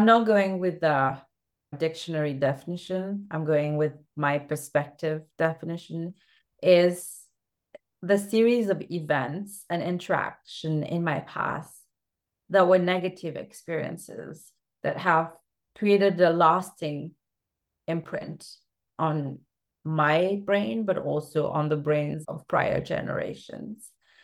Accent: Mauritius; I am very fortunate to work with a lot of women in my home country, Mauritius, which is an island east of Madagascar, for those that don't know.

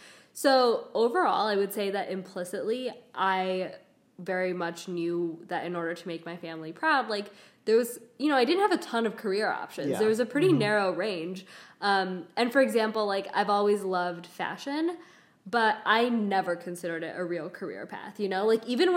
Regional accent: Chicago, Illinois, United States; I was born in Chicago to a family that is Pakistani mostly. And, you know, although I technically grew up in an American city

